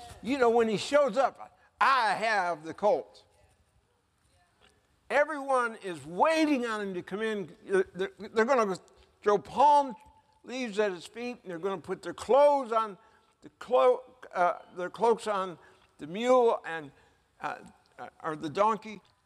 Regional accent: Detroit, Michigan, United States; Yeah, I'm from Detroit. Everybody knows now.

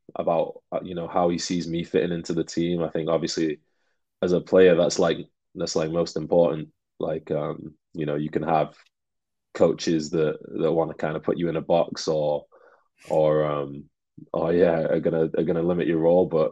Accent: Manchester, North West England, United Kingdom; when I was growing up in Manchester, I kind of learned what real hard work was like

